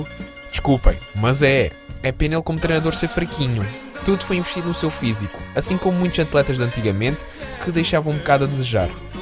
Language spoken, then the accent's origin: Portuguese; Portugal; porque pronto, nós somos portugueses.